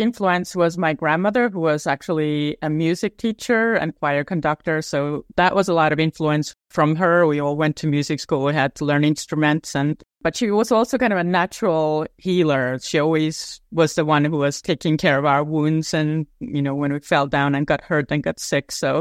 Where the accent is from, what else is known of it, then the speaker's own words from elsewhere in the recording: Estonia; I grew up in Soviet Union, the USSR, but I had a very, very happy childhood.